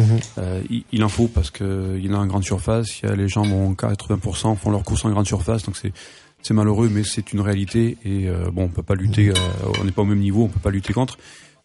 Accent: South-East, France; Et je vais également dans le sud-est puisque c'est ma région d'origine.

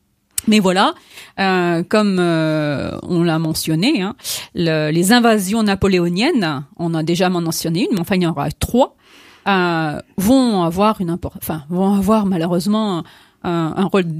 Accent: Portugal; accent: Portuguese; French is a second language; vous m'excuserez, hein, tout le monde, pour mon accent portugais

